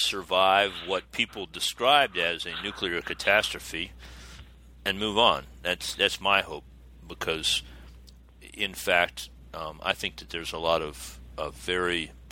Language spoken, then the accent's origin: English; Florida, United States; also born or lived in Charleston, United States; I grew up in South Florida, went through several hurricanes as a young person.